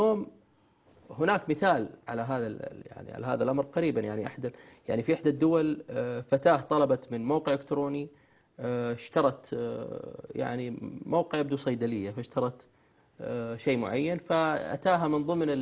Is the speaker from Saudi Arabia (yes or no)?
yes; Saudi Arabia